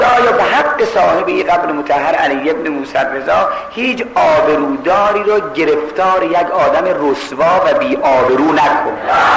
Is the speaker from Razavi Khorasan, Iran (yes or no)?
yes; Mashhad, Razavi Khorasan, Iran; now in Tehran, Iran; ها من بچه ای مشهدم، خدا شاهده هر سال که از تهران میام مشهد یه چند روزی اینجا